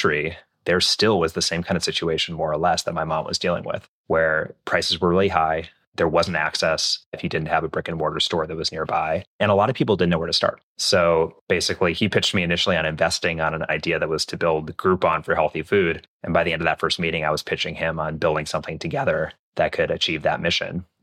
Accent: Minneapolis, Minnesota, United States; So I grew up in Minneapolis, Minnesota, or outside Minneapolis, Minnesota.

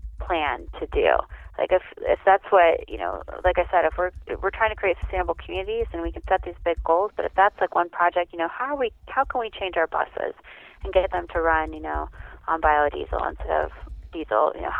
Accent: Indiana, United States; now in Montana, United States; I moved to Montana. I'm from Indiana originally. I moved to Montana from Mecor Vista

